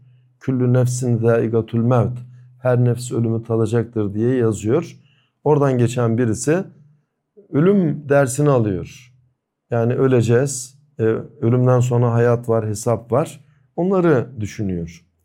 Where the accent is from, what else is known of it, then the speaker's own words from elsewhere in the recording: Gördes, Manisa, Turkey; Mesela benim köyüm Manisa'nın Gördes ilçesinin bir köyü.